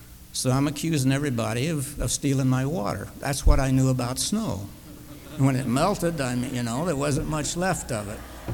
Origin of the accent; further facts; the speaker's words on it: Florida, United States; I was born and raised in Florida. I had never seen snow when I went overseas.